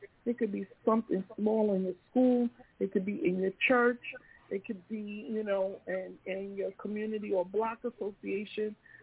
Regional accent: Long Island, New York, United States; You all know, especially growing up in Long Island, we've seen the diversity change from Caucasians to African Americans to now Caribbeans, Africans, Hispanic, Latin America, Middle Eastern, you know, European, you know.

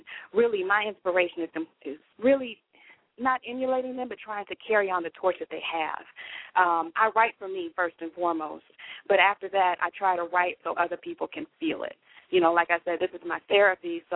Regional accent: Georgia, United States; Kind of grew up in books, reading a lot of imagination, born and raised in Georgia.

